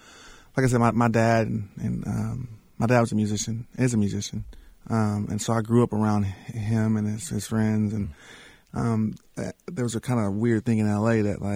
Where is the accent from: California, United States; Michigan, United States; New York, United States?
California, United States; Los Angeles; I grew up in South Central L.A., and there's definitely a lot of pressure, you know, on young African-American males in that area.